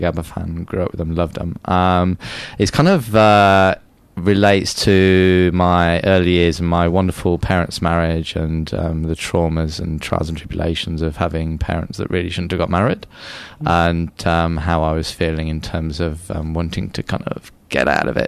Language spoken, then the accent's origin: English; Peterborough, East of England, United Kingdom; moved away as an adult; also born or lived in London; Okay, well, I moved over here about 3 years ago, originally from Peterborough in the UK, lived in London for about 20 years, and now here permanently, loving it.